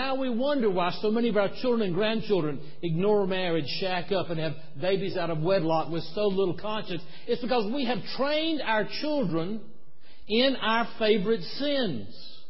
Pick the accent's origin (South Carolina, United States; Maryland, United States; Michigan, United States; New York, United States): South Carolina, United States; born or raised there